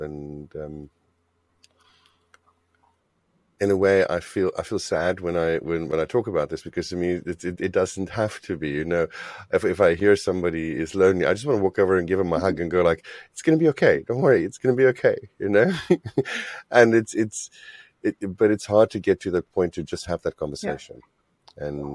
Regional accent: South Africa; I think we also grew up in a relatively macho society where, anyway, I grew up in South Africa.

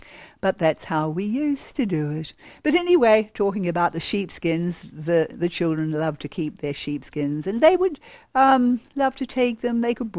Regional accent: New Zealand; Because we come from New Zealand, sheepskins were very readily available

